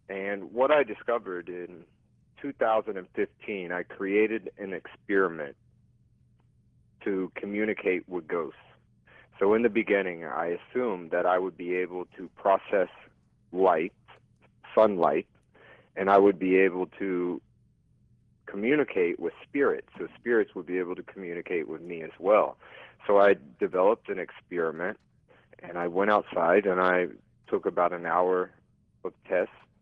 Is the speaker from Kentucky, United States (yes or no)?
no; Florida, United States; also born or lived in Long Island, New York; I'm a painter from Long Island, New York. I grew up on a farm in Florida on an orange grove, and years ago I decided to go to the big city, and I went to New York